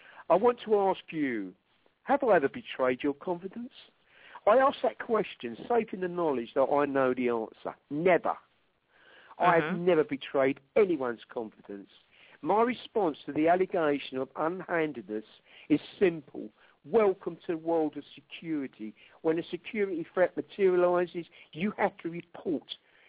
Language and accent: English; England, United Kingdom; Don't forget, we are English and black humour comes naturally to us.